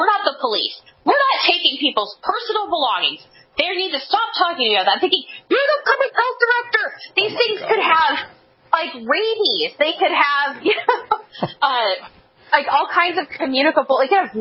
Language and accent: English; Los Angeles, California, United States; But I would not step foot in the garden because I grew up in Showtime era Los Angeles.